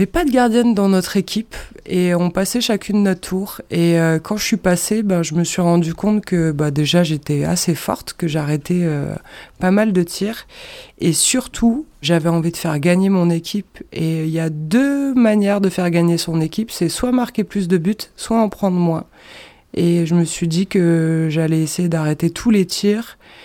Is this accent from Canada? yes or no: no; Aubenas, Auvergne-Rhône-Alpes, France; Alors je suis née à Aubenas en 1986. Ça date, hein ? Bon, aujourd'hui j'ai pris un peu d'âge, mais je suis bien d'ici.